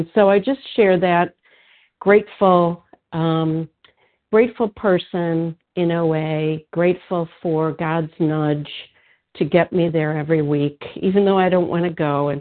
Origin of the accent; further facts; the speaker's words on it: Illinois, United States; I'm from Illinois